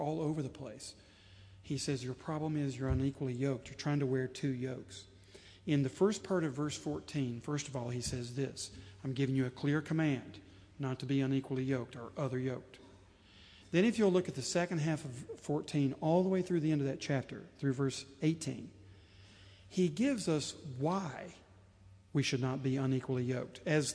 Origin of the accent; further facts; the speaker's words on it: Tennessee, United States; But I remember growing up in East Tennessee when it was not so easy to be humble.